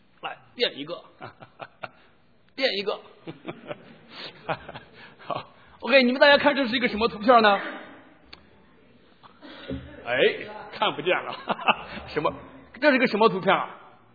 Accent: Shaanxi, China; accent: Shaanxi dialect; 用我们陕西话来讲说，长着一对窟窿出气呢

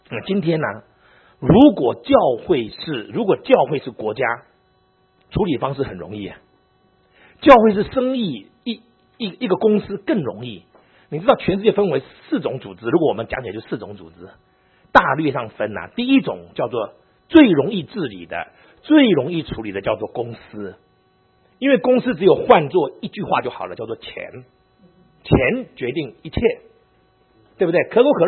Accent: China

